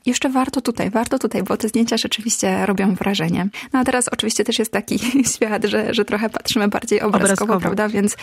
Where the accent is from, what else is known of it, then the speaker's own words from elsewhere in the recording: Kraków, Lesser Poland, Poland; Ja jestem z Krakowa, więc Beskidy tutaj się zaczynają w zasadzie już praktycznie w granicach miasta.